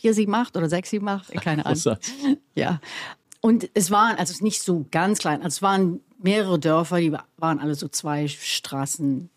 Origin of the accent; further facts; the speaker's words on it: Selfkant, North Rhine-Westphalia, Germany; ich bin aus dem Rheinland. Ich bin ganz in der Nähe von der holländischen Grenze aufgewachsen. Also man kann zu Fuß nach Holland und mit dem Fahrrad nach Belgien fahren. Das ist eine Gegend, die heißt Selfkant. Das ist die westlichste Ecke Deutschlands.